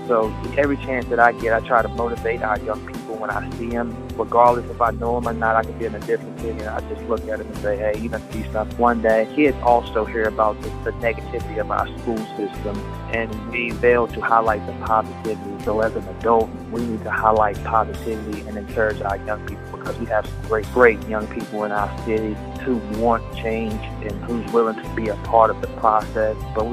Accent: Danville, Virginia, United States; Growing up, Danville's always been amazing to me, and I was born and raised in Danville. I went through the Danville public school system

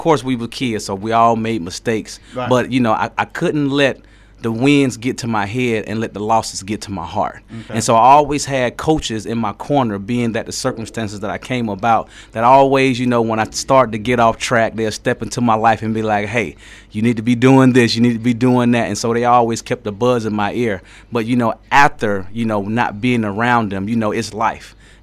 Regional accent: Columbus, Ohio, United States; also born or lived in Florida; Right. I'm from Columbus.

